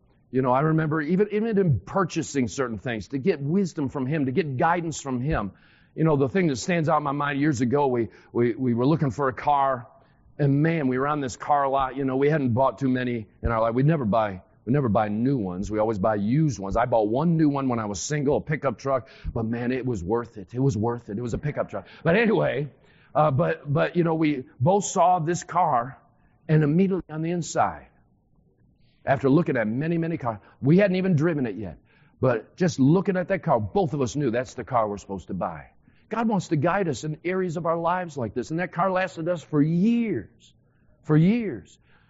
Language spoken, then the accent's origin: English; Western New York, New York, United States; And I'm from Western New York, in case you didn't know. I'm from Western New York.